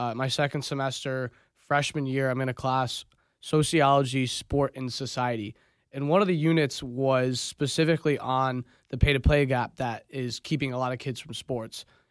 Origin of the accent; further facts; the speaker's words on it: Bloomfield Hills, Michigan, United States; I'm a kid from Bloomfield Hills, Michigan. Like, I understand the privilege that I've come from.